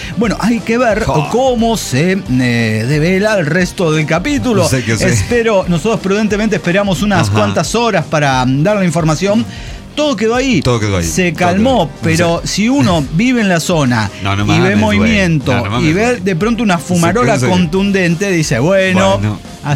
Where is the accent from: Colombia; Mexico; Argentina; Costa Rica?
Costa Rica; hubo una erupción del volcán Rincón de la Vieja. Coincidencias de mi tierra